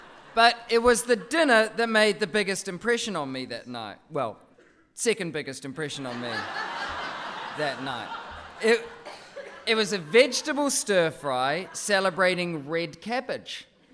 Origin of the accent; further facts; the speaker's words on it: Christchurch, Canterbury, New Zealand; when we performed it in my hometown of Christchurch, my mum was one of the ushers at the theatre.